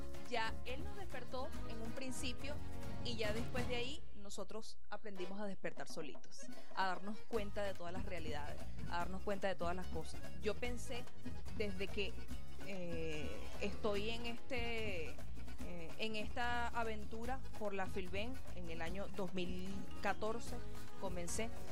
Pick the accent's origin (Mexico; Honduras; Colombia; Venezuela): Venezuela; Caracas, Capital District; Yo soy de Caracas, nadie es perfecto. Pero sí he tenido la oportunidad, he tenido en dos oportunidades la gran bendición de ir a Maracaibo.